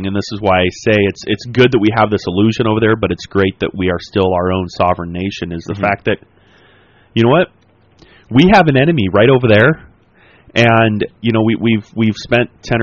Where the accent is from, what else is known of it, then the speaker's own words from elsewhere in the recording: United States; I'm an American, and I think America's interests need to come first.